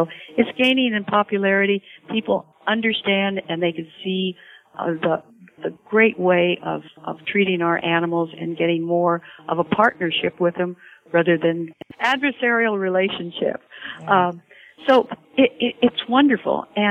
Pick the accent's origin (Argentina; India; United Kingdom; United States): United States; Salinas, California; But I was raised in Salinas, so I really should always say